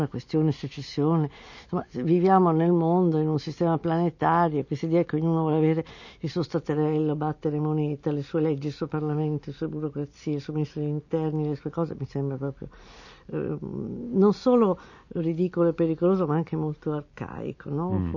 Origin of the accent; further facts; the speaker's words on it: Trieste, Friuli-Venezia Giulia, Italy; born there; mia madre era figlia di un ufficiale austriaco, mio padre era dalmata. Siamo nati a Trieste, ci sono ascendenze ungheresi